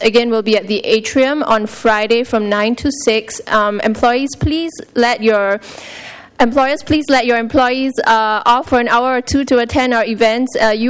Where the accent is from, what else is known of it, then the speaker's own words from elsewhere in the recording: Singapore; I'm from Singapore, and today I'm representing the graduate program at PSU in Art and Social Practice